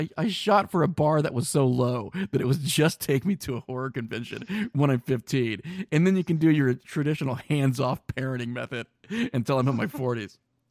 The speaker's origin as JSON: {"language": "English", "region": "Midwest", "country": "United States", "tie": "born or raised there", "also_born_or_lived": "New York", "moved": "yes", "said": "I grew up in the Midwest. And then I ended up moving to New York, and I was in the New York area for about 12 years."}